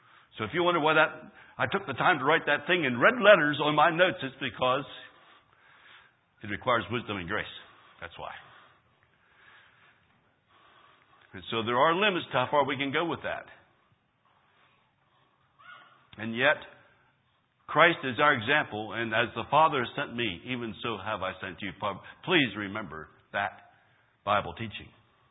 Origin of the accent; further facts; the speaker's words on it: United States; many people not in America do not think that I'm an American. I speak Spanish too well to be an American. But they know my accent is not Costa Rican.